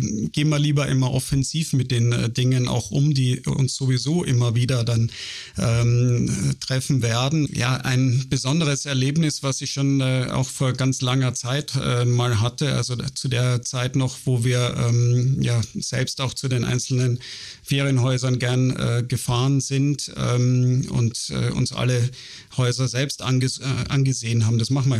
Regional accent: Austria; born there; Schon seit über 25 Jahren jetzt mittlerweile bin ich im Norden unterwegs, bin gebürtiger Österreicher, habe mich aber in meine zweite Heimat Finnland unsterblich verliebt und bin da jedes Jahr mehrere Monate da oben.

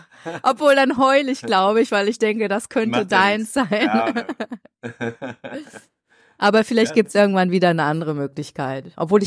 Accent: Mülheim, North Rhine-Westphalia, Germany; born there; moved away as an adult; now in Frankfurt, Germany; Ich hätte also in Mülheim bleiben müssen, anstatt nach Frankfurt zu gehen.

